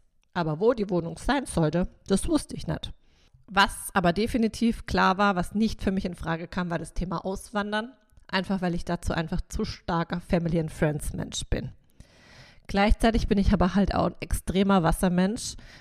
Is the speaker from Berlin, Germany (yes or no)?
no; Rheinstetten, Baden-Württemberg, Germany; also born or lived in Karlsruhe; now in Stuttgart, Germany; Ich komme ursprünglich aus Rheinstetten, bin aber in Karlsruhe geboren, weil Rheinstetten halt kein Krankenhaus hat. Aber per se war ich, bis ich vor 11 Jahren nach Stuttgart gezogen bin, Rheinstettenerin.